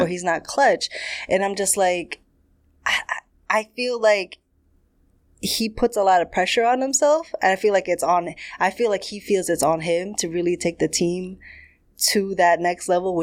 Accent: Manchester, Connecticut, United States; now in New York, United States; Manchester, Connecticut.

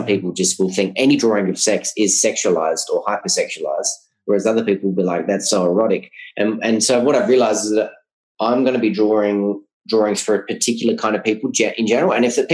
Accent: Australia; Yes, I'm foreigner. Yes, I'm an Australian, but no, I'm not a sex tourist.

